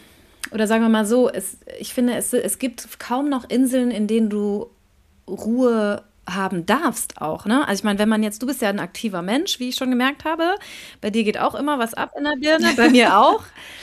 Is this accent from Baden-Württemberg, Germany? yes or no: no; North Rhine-Westphalia, Germany; ich komme aus NRW und meine zwei Brüder und ich, wir sind also auch drei Geschwister und wir wohnen alle nicht mehr